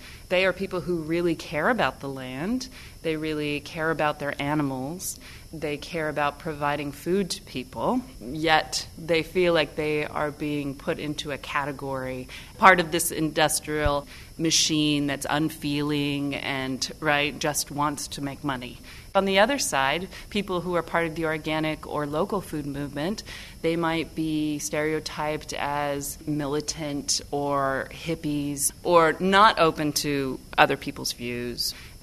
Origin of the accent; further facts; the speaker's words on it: Pacific Northwest, United States; I'm not from the Midwest. I'm from the Northwest.